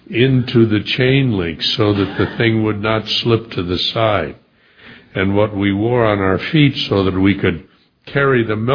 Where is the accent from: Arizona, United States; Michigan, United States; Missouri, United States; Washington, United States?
Missouri, United States; St. Louis; I grew up in the St. Louis area on a small dairy farm in what is now one of the suburbs of St. Louis.